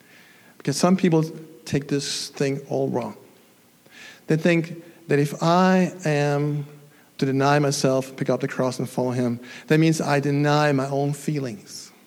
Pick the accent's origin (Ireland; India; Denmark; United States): Denmark; I come from the sea. I come from Denmark. I know a little bit about the waves.